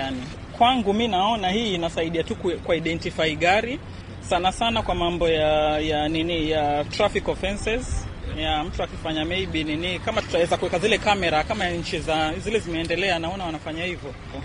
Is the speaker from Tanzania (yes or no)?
no; Kenya; Mimi ni Mkenya halisi